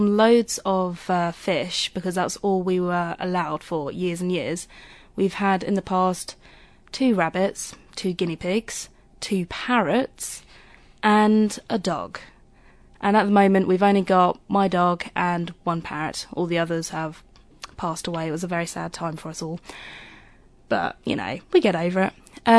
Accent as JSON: {"language": "English", "town": "South Norwood", "region": "London", "country": "United Kingdom", "tie": "born or raised there", "said": "I was born at Guy's Hospital in London, and I grew up in South Norwood, southeast London."}